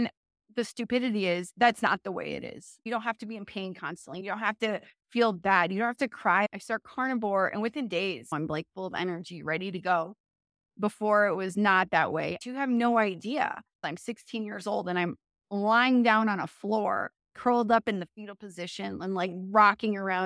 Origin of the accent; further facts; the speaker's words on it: Chicago, Illinois, United States; Born and raised in Chicago, Illinois